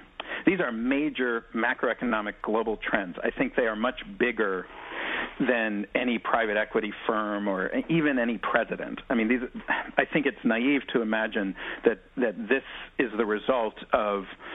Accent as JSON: {"language": "English", "town": "New York City", "region": "New York", "country": "United States", "tie": "born or raised there", "said": "I grew up in West Beth and Greenwich Village, all artist housing"}